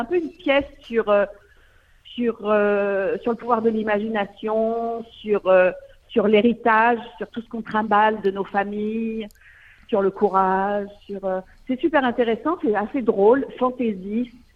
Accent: France; Je suis française

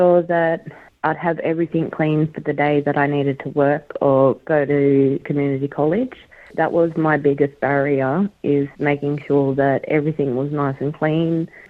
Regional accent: New South Wales, Australia; I'm a 36-year-old Aboriginal woman. I come from the Kamilaroi Nation. I have a lot of family in Inverell and Moree and all over New South Wales.

